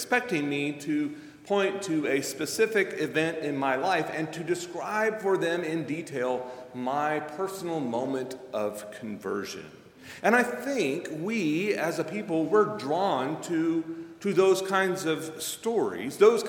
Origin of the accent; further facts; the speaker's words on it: Texas, United States; As a kid growing up in Texas, I was asked that question more than once.